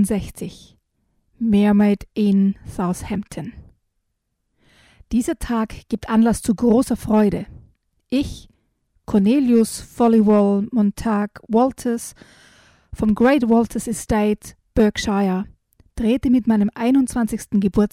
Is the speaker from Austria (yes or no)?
yes; Styria, Austria; Und ich bin ja mit Sagen in der Steiermark quasi aufgewachsen.